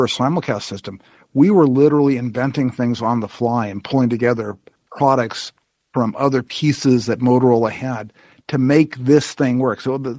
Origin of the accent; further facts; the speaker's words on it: Los Angeles, California, United States; Well, actually, I grew up in West Side. I went to Clover Avenue Elementary School, then Palms Junior, and then Hamilton High School.